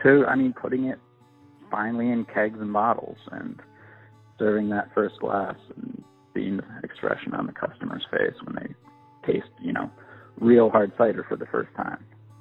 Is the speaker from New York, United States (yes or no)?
no; Ohio, United States; I'm from Wayne County.